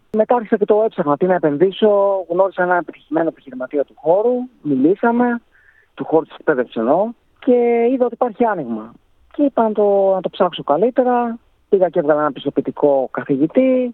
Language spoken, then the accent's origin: Greek; Athens, Attica, Greece; now in Vietnam; Μένω Αθήνα, κατάγομαι από την Κρήτη. Μεγάλωσα στην Αθήνα, γεννήθηκα στην Αθήνα, αλλά κατάγομαι από την Κρήτη.